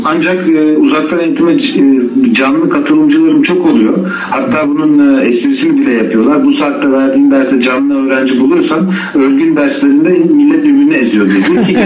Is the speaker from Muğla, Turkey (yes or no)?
no; Istanbul, Turkey; born there; 72 İstanbul doğumluyum.